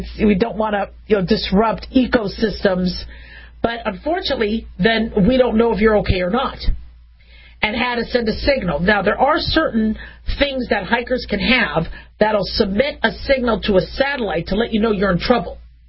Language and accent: English; Phoenix, Arizona, United States; also born or lived in Las Vegas / Los Angeles; You know, I grew up in Phoenix and Las Vegas. I was born in L.A., but grew up in Phoenix and Vegas.